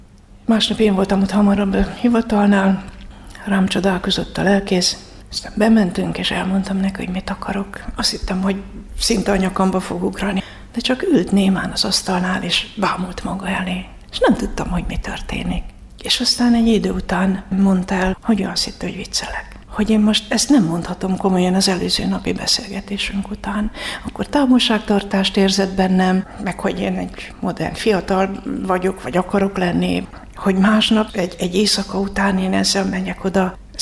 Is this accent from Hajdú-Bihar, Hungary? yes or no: yes; Debrecen, Hajdú-Bihar, Hungary; Hát én Debrecenben nőttem föl, és az egy kis gyülekezet.